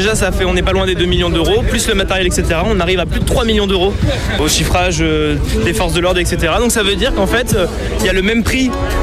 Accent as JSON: {"language": "French", "town": "La Rochenard", "country": "France", "tie": "born or raised there", "said": "Ouais, moi je suis né à La Rochenard. Donc voir autant de vie dans mon village d'enfance"}